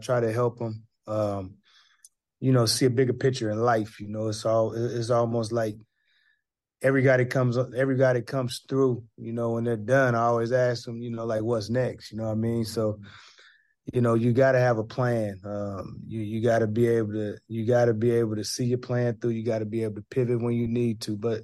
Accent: Portland, Oregon, United States; when I was a young kid growing up in Portland, Oregon

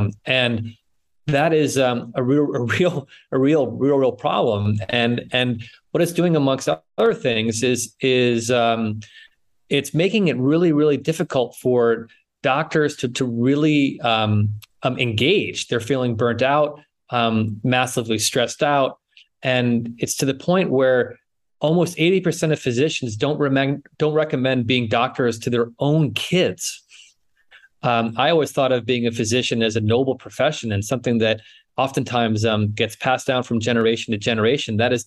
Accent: New England, United States; moved away as an adult; now in San Francisco, United States; I grew up in New England, but I've been in the West Coast in San Francisco for now over 25 years.

